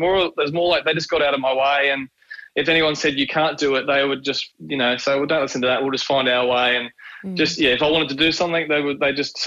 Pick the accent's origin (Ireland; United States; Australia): Australia; Narrabeen, New South Wales; I grew up in Narrabeen, northern beach of Sydney, and everyone else surfed.